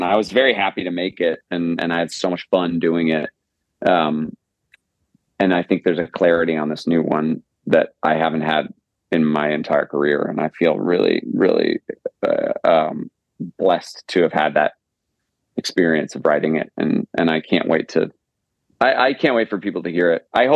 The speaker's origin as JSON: {"language": "English", "region": "New York", "country": "United States", "tie": "born or raised there", "said": "and I love my hometown. It's a small place that's kind of, you know, tucked away in the corner of the country, you know, and not a lot of people really know where it is or, you know, what upstate New York is like."}